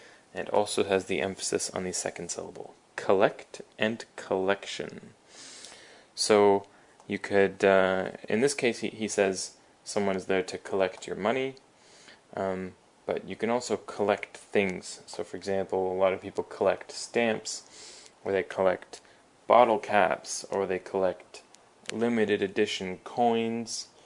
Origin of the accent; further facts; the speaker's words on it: Canada; That's because I'm Canadian